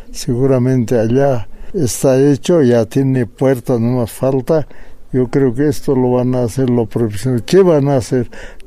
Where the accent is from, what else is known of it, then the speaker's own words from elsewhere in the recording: Carabuco, La Paz, Bolivia; Uno yo supe de mi comunidad, que soy de Carabuco, provincia de Camacho.